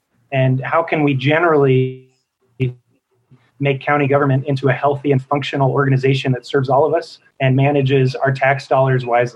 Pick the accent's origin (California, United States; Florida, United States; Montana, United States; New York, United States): Montana, United States; I grew up here in the Gallatin Valley, went through, did all my schooling here from Hawthorne to Sacagawea to Bozeman High, went to college at the University of Montana